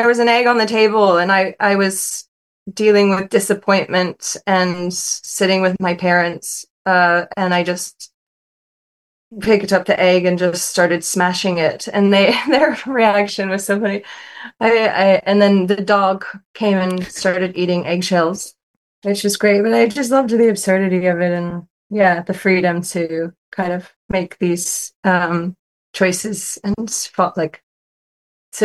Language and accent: English; United States; accent: American; And they're like, can you use your American accent? And I'm like, I am using my American accent.